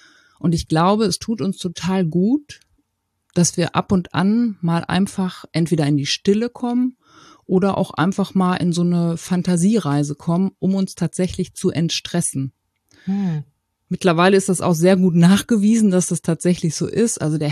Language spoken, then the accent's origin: German; Paderborn, North Rhine-Westphalia, Germany; ich komme aus Paderborn, das liegt so in der Mitte von Deutschland